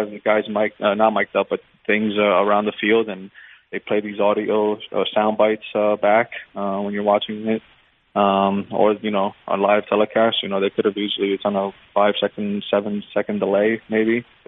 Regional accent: Florida, United States; Me and my friends growing up in South Florida, we were big fans of yours

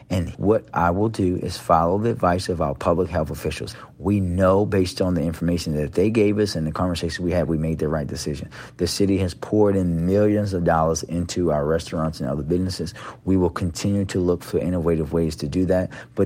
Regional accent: Baltimore, Maryland, United States; I grew up in Park Heights here in Baltimore, and culturally, not my family, but culturally, we were taught to look at people who had substance abuse issues as really subhuman.

